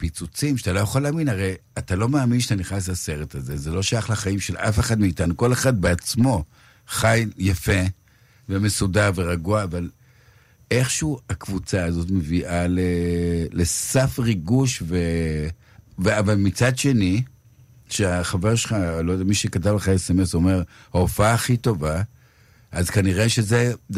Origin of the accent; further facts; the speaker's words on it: Galilee, Israel; אני גם בא מהגליל, במקור, וביקור אצל ההורים